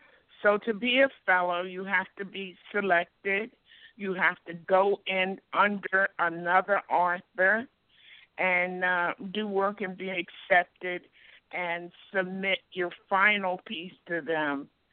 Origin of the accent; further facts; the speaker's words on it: New York, United States; I'm a longtime New Yorker. My profession is a paralegal in the New York and Nassau County area.